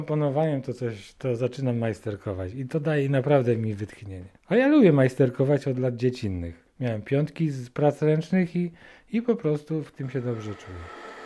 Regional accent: Szczecin, West Pomeranian Voivodeship, Poland; moved away as an adult; Na studia przyjechałem tutaj. Uciekłem ze Szczecina, dlatego że tam nie było środowiska kompozytorskiego.

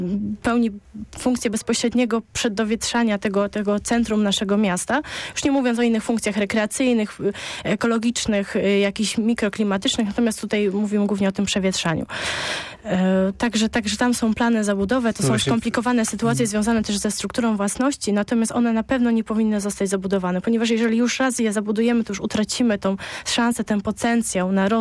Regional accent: Poznań, Greater Poland Voivodeship, Poland; jestem rozpoznawalna przez to, że jestem z Poznania

